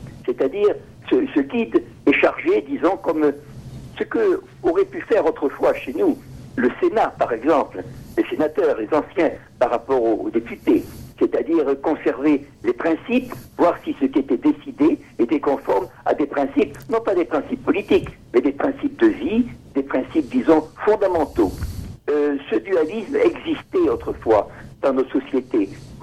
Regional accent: France; Il n'y a pas de séparation comme chez nous en France.

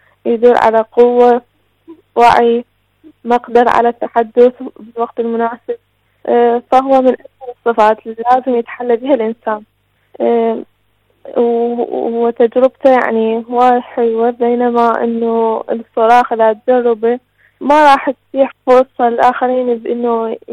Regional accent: Iraq; من العراق

